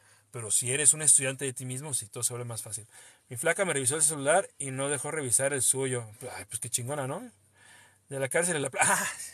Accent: Mexico; me caga, güey, que somos así los mexicanos.

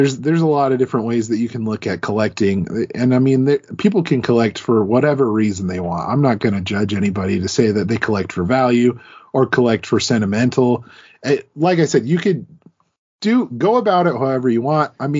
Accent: Utah, United States; so I'm from Utah. There's a lot of mountains here in Utah.

